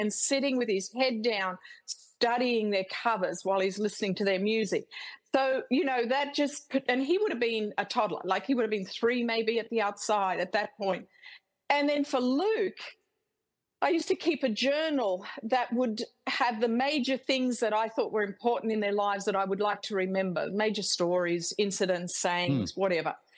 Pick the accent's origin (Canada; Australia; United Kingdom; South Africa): Australia; moved away as an adult; now in United States; We came to America from Australia in 1991. It was in failure that we came. We had nothing.